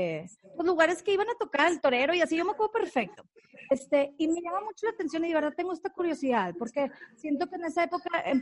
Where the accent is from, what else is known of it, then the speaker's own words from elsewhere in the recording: Monterrey, Nuevo León, Mexico; Mira, yo quiero platicar, sinceramente, aquí somos regios